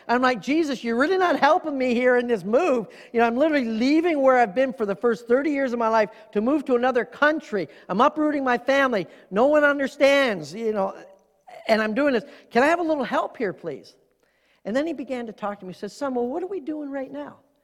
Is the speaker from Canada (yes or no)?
yes; Canada; moved away as an adult; now in United States; I remember when I was transitioning from Canada to move to the U.S., you know, leaving my job, you know, the family farm, family business, leaving all of that to move here.